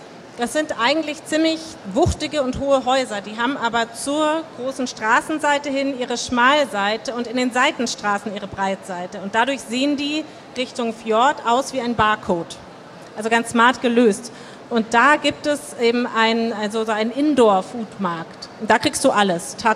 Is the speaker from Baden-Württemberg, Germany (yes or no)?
no; Hamburg, Germany; wir als Hamburger wissen, wie das ist.